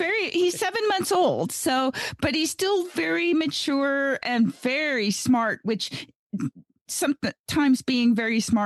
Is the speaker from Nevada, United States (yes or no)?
yes; Gardnerville, Nevada, United States; from Gardnerville, Nevada